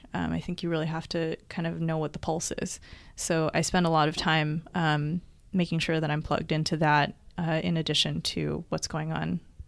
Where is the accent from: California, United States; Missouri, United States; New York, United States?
California, United States; Los Angeles; I grew up in Los Angeles, so it was in California.